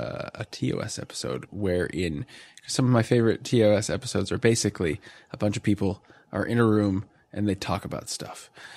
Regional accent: United States; because I am an American and we think the world revolves around us

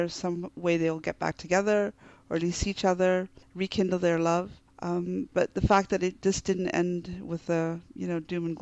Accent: South Africa; I mean, I'm from South Africa where gay couples are everywhere and it's very normal.

